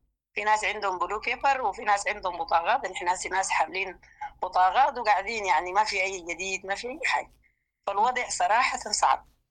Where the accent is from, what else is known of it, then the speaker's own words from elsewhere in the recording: Sudan; now in Hyderabad, India; أتذكر لما مشينا مكتب UN كسودانيين مجموعة وشكينا كل شكاوينا دي